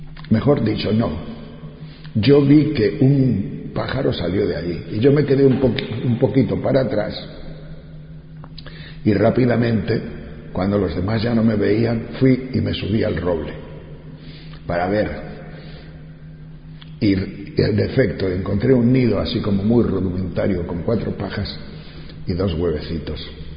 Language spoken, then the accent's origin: Spanish; Castile and León, Spain; yo soy de un pueblo de León, como os he dicho, de la montaña. En mi pueblo, por el mes de julio, no hay cosecha ni de trigo, ni de cebada, ni de centeno.